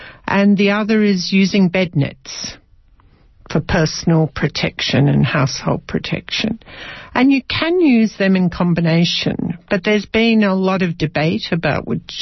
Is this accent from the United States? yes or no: no; Australia; it's a bit different being an Australian. Because Australians travel.